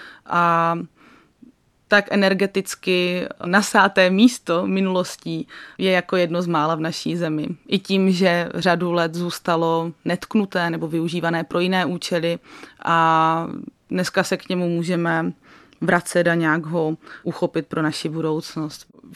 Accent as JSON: {"language": "Czech", "town": "Uherské Hradiště", "region": "Zlín Region", "country": "Czechia", "said": "K filmovce jsem přišla tak, že ano, tím, že jsem z Hradiště"}